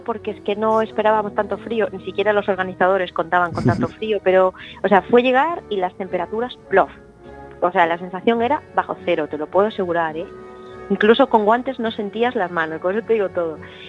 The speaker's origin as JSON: {"language": "Spanish", "town": "O Grove", "region": "Galicia", "country": "Spain", "said": "cuando digo que soy de Grove, de verdad que muchísima gente me dice o que ha estado, o que conoce a alguien que ha estado."}